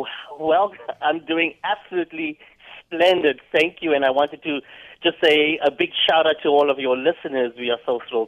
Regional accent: Cape Town, Western Cape, South Africa; I was actually born and raised in Cape Town, South Africa. I like to mention the year I was born. It was 1973

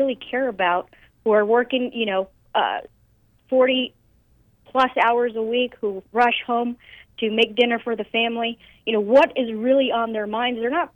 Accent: Arizona, United States; I like to say that I'm not from the great state of Maricopa. I'm from Pinal County

